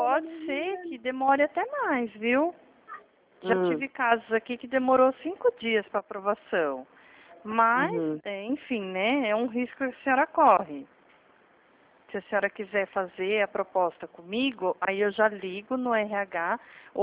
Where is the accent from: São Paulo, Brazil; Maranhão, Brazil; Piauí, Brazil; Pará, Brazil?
São Paulo, Brazil; não estranhe que eu sou de São Paulo, tá bom? Não moro na mesma região